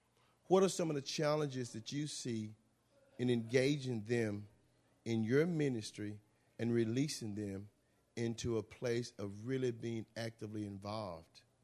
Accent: Madison, Alabama, United States; I'm from Madison, Alabama.

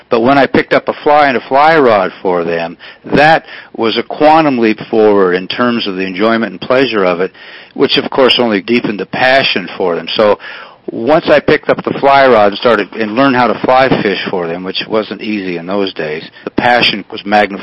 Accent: Missouri, United States; I'm from Missouri. I haven't been there in a while, but I'm from there.

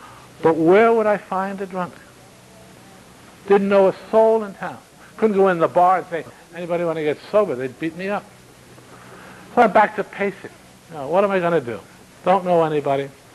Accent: Vermont, United States; Growing up in Vermont, when we took a hike in the woods, we took a Tunk.

